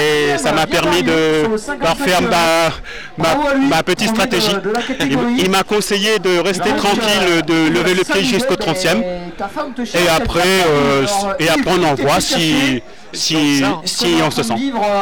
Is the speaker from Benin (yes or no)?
no; Poisson, Grand Est, France; Je viens de Haute-Marne, dans un petit village qui est jumelé avec Avril, qui s'appelle Poisson.